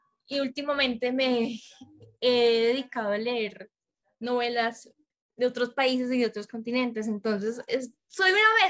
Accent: Caldas, Colombia; soy de Colombia, soy de Risaralda, Caldas, que es un departamento, que Caldas es un departamento naturalmente cafetero. O sea, yo salgo literal a la ventana de mi casa y veo el cafetal verde.

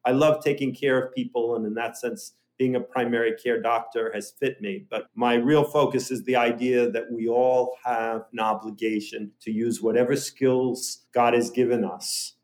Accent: Brooklyn, New York, United States; I grew up in Sheepshead Bay, Brooklyn.

